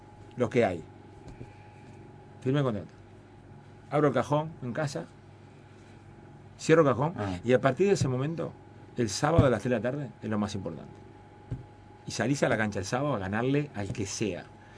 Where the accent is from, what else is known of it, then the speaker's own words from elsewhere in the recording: Uruguay; nos representa como uruguayos.